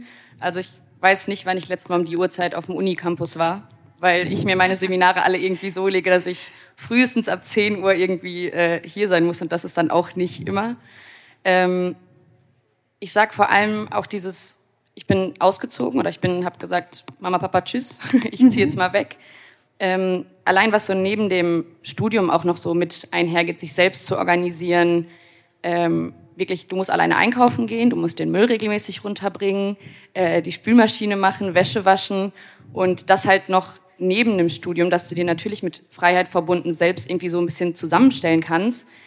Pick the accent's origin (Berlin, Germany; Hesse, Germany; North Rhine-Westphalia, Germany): North Rhine-Westphalia, Germany; now in Mainz, Germany; Also ich komme aus dem Ruhrgebiet, war noch nie vorher in Mainz